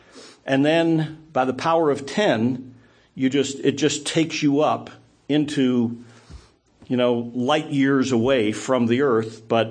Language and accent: English; Thurmont, Maryland, United States; my hometown of Thurmont, Maryland, where Camp David is